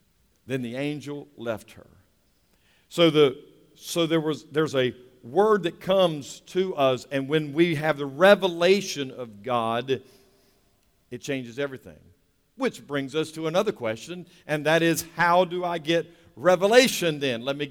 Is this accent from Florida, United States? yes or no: no; North Carolina, United States; We're from North Carolina, right? Y'all, maybe y'all didn't have experience with this, but we got cows around here.